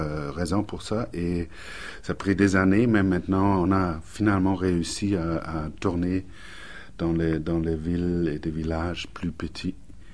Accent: Germany; now in Canada; moi, je suis allemand d'origine. Ça veut dire que je viens d'un pays qui est extrêmement dense dans la population, mais aussi dans les événements culturels. Et j'arrive au Québec

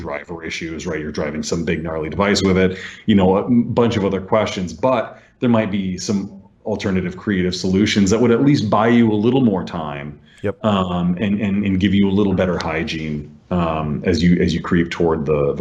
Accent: Minnesota, United States; Yeah, we growing up in Minnesota, we very much had the early cold snap where you were winterizing for sure in September, right?

